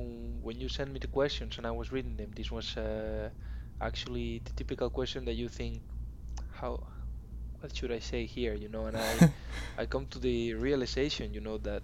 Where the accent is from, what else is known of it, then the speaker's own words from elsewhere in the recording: Madrid, Community of Madrid, Spain; English is a second language; I am from Madrid in Spain. I am a 21-year-old guy